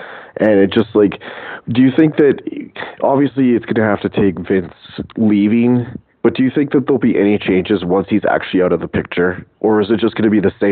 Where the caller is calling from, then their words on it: St. Albert, Alberta, Canada; I'm calling from St. Albert, Alberta, Canada.